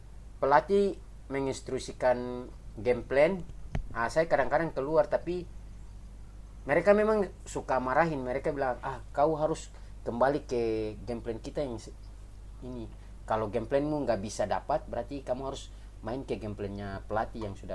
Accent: Sorong, West Papua, Indonesia; Siap, saya dari Papua Barat, Sorong.

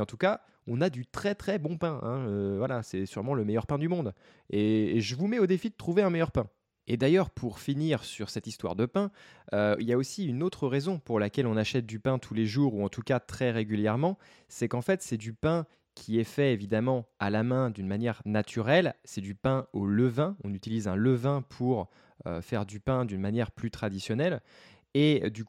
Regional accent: France; c'est très subjectif parce que je suis français.

